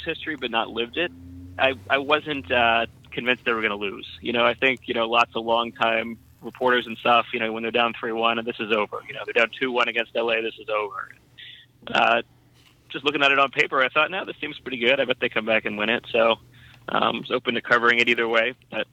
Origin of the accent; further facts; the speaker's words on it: East Coast, United States; now in Chicago, United States; I grew up on the East Coast. I grew up a Baltimore Orioles fan. I've been in Chicago 7 or 8 years, going on 8.